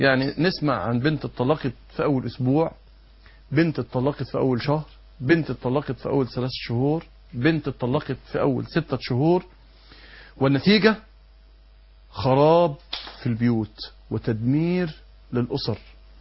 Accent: Egypt; عندنا في مصر

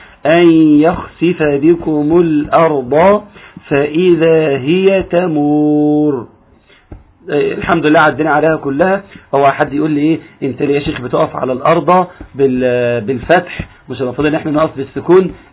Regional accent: Egypt; عاوزك تاخد بالك من الراء المرققة عندنا في مصر

